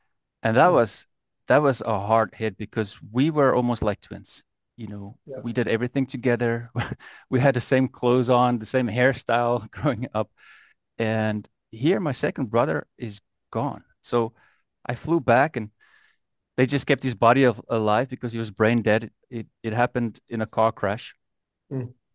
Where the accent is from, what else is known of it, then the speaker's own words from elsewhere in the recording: Namibia; also born or lived in South Africa; But I grew up in Namibia, beautiful country, not a lot of people. And then in South Africa.